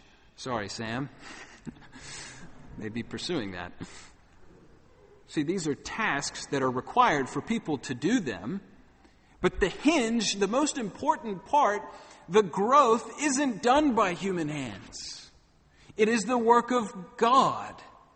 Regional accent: Australia; I'm Australian too. I had to vote too.

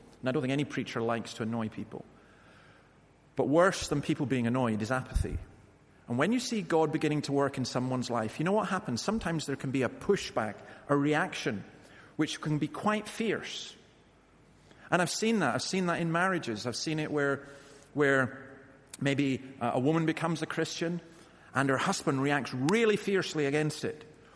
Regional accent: Scotland, United Kingdom; I'm from Scotland.

